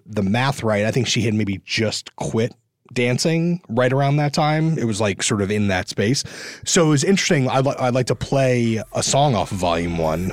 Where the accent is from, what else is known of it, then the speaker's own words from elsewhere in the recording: New York City, New York, United States; sounds like girls I grew up with in Brooklyn.